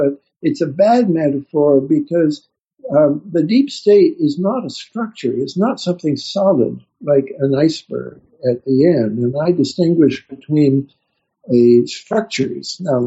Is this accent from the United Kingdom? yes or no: no; Canada; now in Berkeley, United States; And I'm a Canadian, first of all.